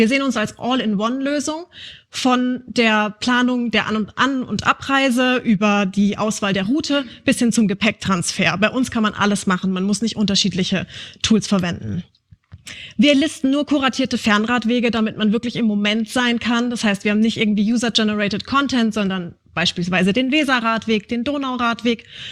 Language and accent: German; Karlsruhe, Baden-Württemberg, Germany; Ich komme aus Karlsruhe, ich habe kein Auto.